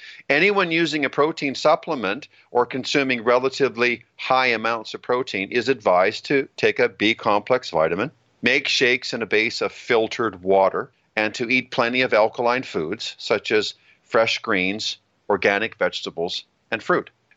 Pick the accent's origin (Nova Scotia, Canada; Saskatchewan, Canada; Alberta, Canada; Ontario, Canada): Alberta, Canada; also born or lived in British Columbia; I grew up in Alberta and British Columbia playing all the sports that Canada had to offer.